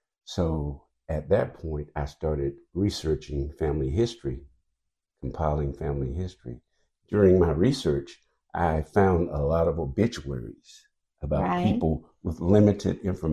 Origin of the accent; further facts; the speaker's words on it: Joliet, Illinois, United States; my life is what I know best, growing up in Juliet.